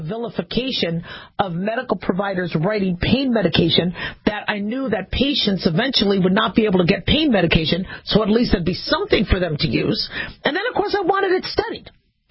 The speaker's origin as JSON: {"language": "English", "region": "Nevada", "country": "United States", "said": "even though I voted to legalize marijuana in Nevada, because I'm from Nevada"}